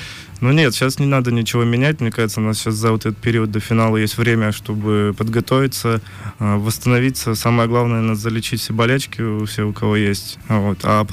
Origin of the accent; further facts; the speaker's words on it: Alapayevsk, Sverdlovsk Oblast, Russia; Начинал заниматься волейболом в Свердловской области, город Алапаевск, откуда я родом.